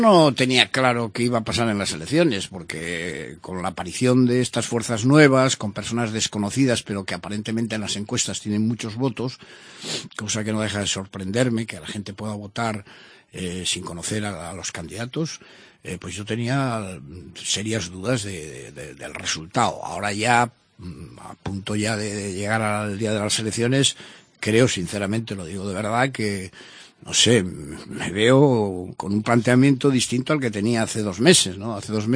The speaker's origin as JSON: {"language": "Spanish", "town": "Salceda", "region": "Cantabria", "country": "Spain", "tie": "born or raised there", "said": "Yo recuerdo en mi pueblo, y en todos los pueblos de Cantabria, seguro que el que me escuche, cuando no había ni notarios, ni había abogados, estoy hablando de los años 50"}